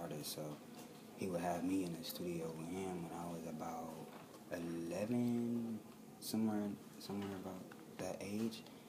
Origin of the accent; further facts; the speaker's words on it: Long Beach, California, United States; I went to Long Beach Poly High, and I'm from Long Beach, California.